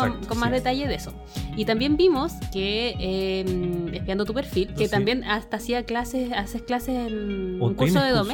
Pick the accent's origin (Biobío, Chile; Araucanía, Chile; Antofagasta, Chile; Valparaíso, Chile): Araucanía, Chile; Temuco; Y soy de Temuco.